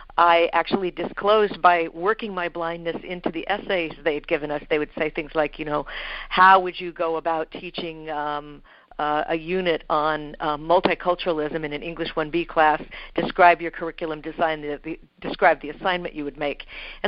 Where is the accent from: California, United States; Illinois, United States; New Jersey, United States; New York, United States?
California, United States; also born or lived in Massachusetts; My initial experience was that I came back to California, my home state, after being in Massachusetts